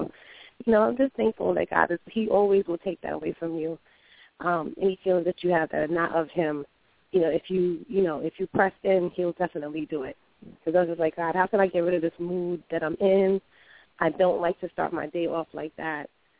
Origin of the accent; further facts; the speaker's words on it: New York, United States; I'm from New York.